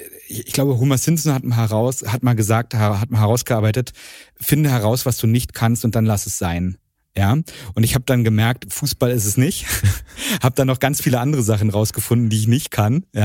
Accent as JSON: {"language": "German", "town": "Strausberg", "region": "Brandenburg", "country": "Germany", "tie": "born or raised there", "said": "ich bin in Strausberg aufgewachsen."}